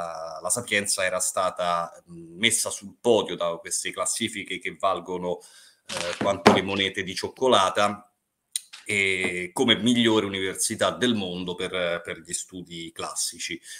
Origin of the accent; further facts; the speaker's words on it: Rome, Lazio, Italy; No, sono di Roma.